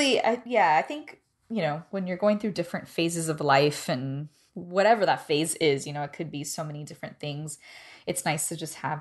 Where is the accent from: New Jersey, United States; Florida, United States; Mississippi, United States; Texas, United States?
Florida, United States; Miami; where I was raised was right outside of Little Havana. So it was like literally like, you know, Havana 2.0.